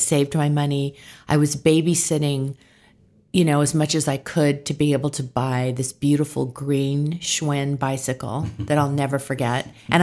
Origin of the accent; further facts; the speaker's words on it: San Diego, California, United States; I was born in San Diego, California, and my mom was always a working mom